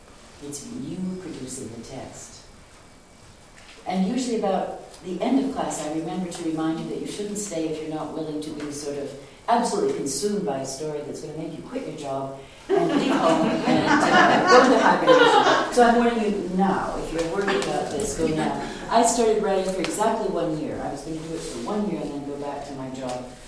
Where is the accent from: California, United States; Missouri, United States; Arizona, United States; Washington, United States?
Washington, United States; Seattle; now in Edmonton, Canada; I'm from Edmonton, Alberta. I grew up in Seattle, Washington.